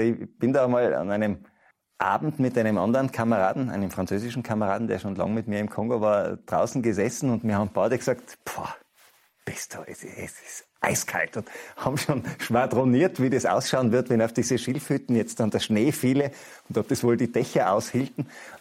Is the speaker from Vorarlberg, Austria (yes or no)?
no; Tyrol, Austria; so wie man bei uns in Tirol Berggeschichten erzählt